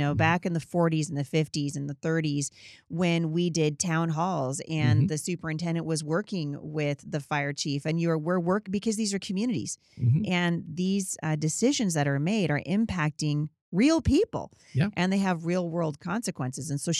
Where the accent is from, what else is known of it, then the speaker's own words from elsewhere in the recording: Portland, Oregon, United States; born there; I was born in Portland, and mm-hmm. that's where I met your wife at yep. Portland Christian.